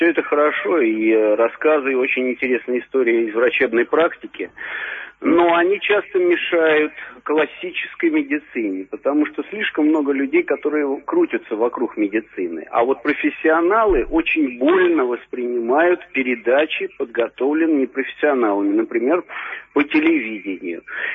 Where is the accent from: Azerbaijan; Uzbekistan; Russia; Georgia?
Russia; Moscow Oblast; now in Moscow, Russia; я из Подмосковья, но вообще живу в Москве, сейчас немножко в отпуске.